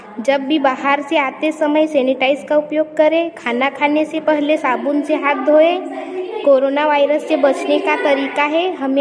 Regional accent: Takli Kala, India; मैं ग्राम टाकली कला से हूँ।

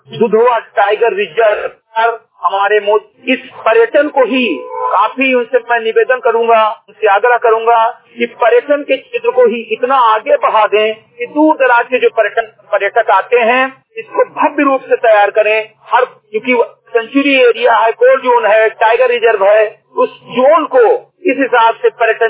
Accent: Uttar Pradesh, India; ग्राम सभा केंद्रीय कटही विकास खंड हुआ जनपद बहराइच का मूल निवासी हूँ

